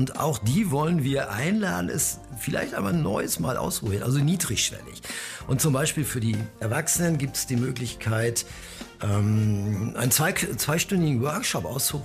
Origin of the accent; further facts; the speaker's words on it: Uetersen, Schleswig-Holstein, Germany; Ja, ich bin aufgewachsen in Uetersen, das ist eine Kleinstadt in der Nähe von Hamburg in Schleswig-Holstein.